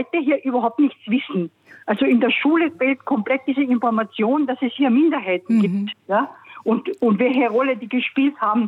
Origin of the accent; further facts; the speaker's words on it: Carinthia, Austria; Ich stamme ja aus Kärnten